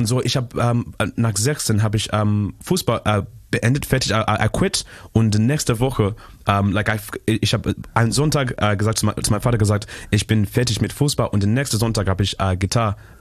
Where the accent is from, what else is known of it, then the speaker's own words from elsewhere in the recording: Zimbabwe; born there; German is a second language; was ist wichtig zu verstehen, ist, dass wir sind in Zimbabwe geboren.